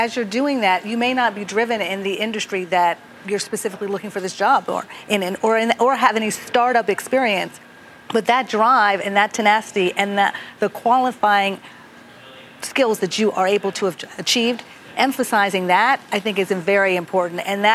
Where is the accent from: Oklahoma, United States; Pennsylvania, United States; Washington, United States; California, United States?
Pennsylvania, United States; Pittsburgh; if you come to my hometown of Pittsburgh, at a tech company, they're not going to dress the same way they do in New York.